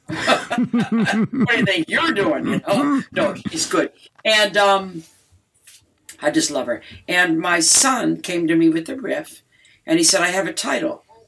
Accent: Detroit, Michigan, United States; And when you listen to that song, it really is Detroit.

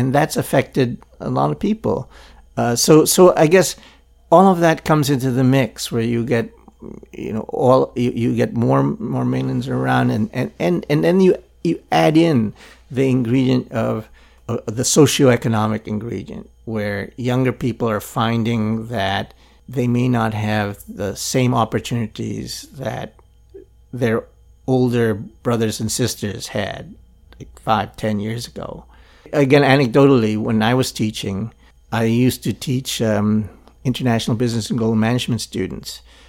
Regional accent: Philippines; I grew up in Philippines under Marcos, and we could not do any of what the protesters are doing now.

